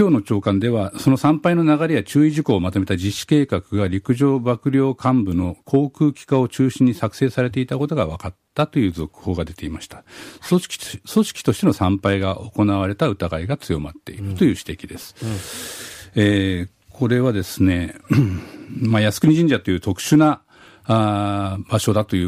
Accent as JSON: {"language": "Japanese", "region": "Kanto", "country": "Japan", "tie": "born there", "said": "関東の生まれなので"}